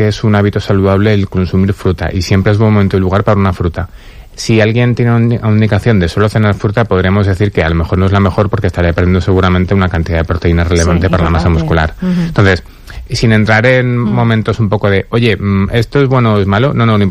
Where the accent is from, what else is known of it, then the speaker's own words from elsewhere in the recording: Sagunto, Valencian Community, Spain; Yo, que vengo de una zona de Sagunto Canet, pues te puedes imaginar que era una cosa que comprendo perfectamente.